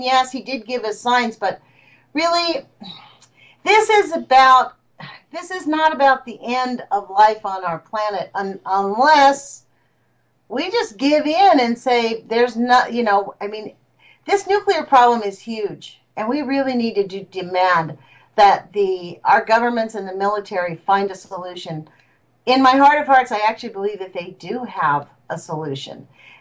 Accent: California, United States; I'm from Southern California

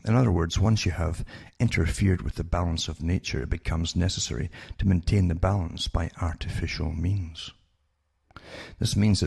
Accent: United Kingdom; because I grew up in Britain

